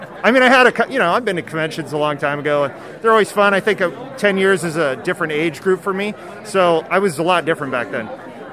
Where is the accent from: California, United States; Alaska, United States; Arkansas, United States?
Alaska, United States; As a young adult, I grew up in Alaska. We didn't have a magic shop.